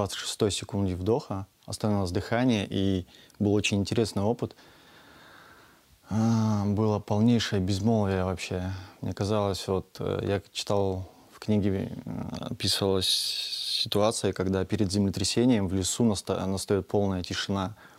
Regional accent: Astana, Kazakhstan; Я из Казахстана, город Астана. Послезавтра мне будет 34 года.

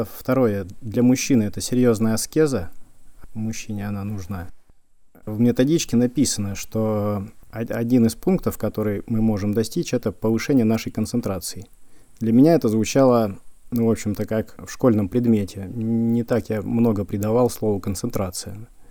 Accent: Vologda, Vologda Oblast, Russia; я из Вологды.

